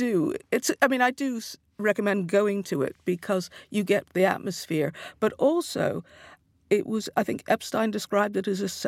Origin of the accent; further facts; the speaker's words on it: Montreal, Quebec, Canada; I grew up in Montreal